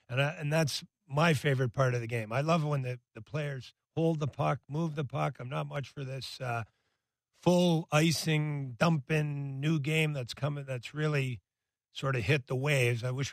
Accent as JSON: {"language": "English", "town": "Montreal", "region": "Quebec", "country": "Canada", "tie": "born or raised there", "said": "I grew up in Montreal"}